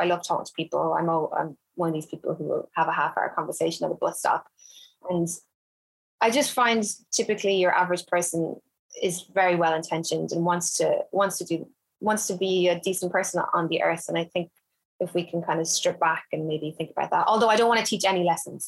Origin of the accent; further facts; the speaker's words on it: Ireland; moved away as an adult; now in London, United Kingdom; I'm from Ireland, obviously, and Ireland is a very talkative place.